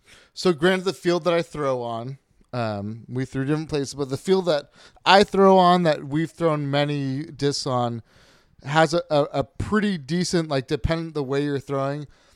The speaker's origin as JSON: {"language": "English", "town": "Chico", "region": "California", "country": "United States", "tie": "born or raised there", "said": "Like, so I'll say grew up, cause really early 20s is growing up in Chico, in Sierra Nevada country."}